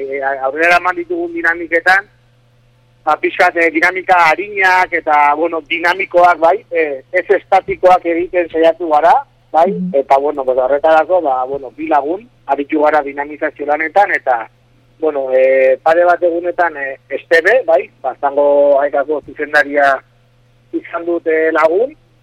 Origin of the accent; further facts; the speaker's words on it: Irun, Basque Country, Spain; Bai, bai, ja, gani irundarra naiz